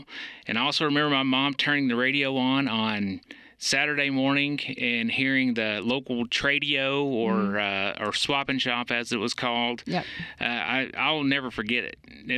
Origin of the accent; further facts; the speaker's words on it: McMinnville, Tennessee, United States; Well, my background is, like I said, I grew up in McMinnville.